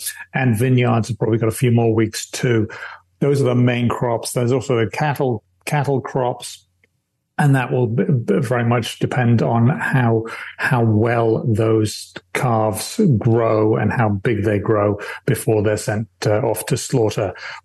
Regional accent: England, United Kingdom; accent: English; I have bad French when I speak it with my English accent

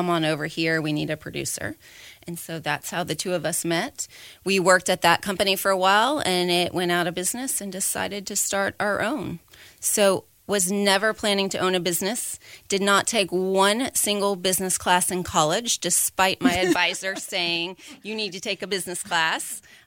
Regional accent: Indiana, United States; moved away as an adult; also born or lived in Austin; Yes, so I grew up in Indiana.

